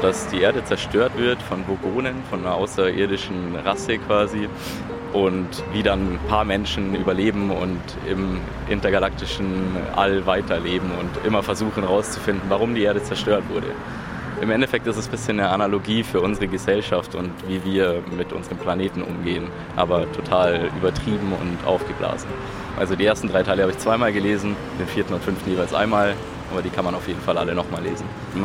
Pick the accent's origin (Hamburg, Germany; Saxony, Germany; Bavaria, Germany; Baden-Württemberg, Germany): Bavaria, Germany; Augsburg; ich komme aus Augsburg.